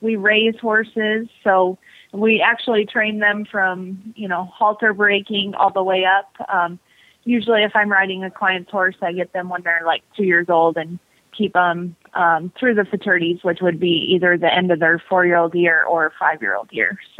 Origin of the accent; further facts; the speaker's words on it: South Dakota, United States; Lee is from Minnesota. I'm originally from South Dakota.